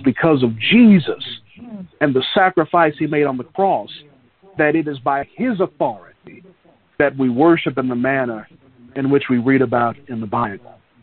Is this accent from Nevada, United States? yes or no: no; Texas, United States; When I was growing up in West Texas, there would be the occasion when I was younger where I'd have instructions by my father to go to the convenience store and get a loaf of bread.